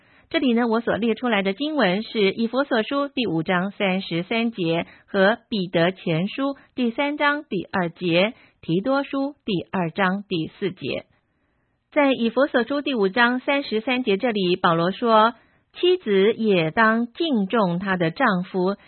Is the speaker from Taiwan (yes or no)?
no; China; 我们中国人是比较重视良母这个价值